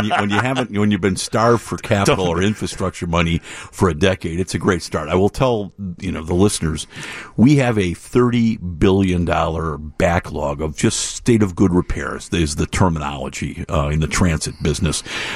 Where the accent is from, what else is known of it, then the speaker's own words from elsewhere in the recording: Chicago, Illinois, United States; I grew up in Chicago. I've been here my entire life. Took the CTA as a kid.